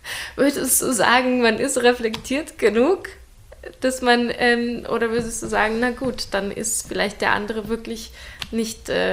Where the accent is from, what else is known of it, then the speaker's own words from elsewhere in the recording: Ukraine; now in Germany; ich komme aus der Ukraine und mein Mann ist auch deutsch.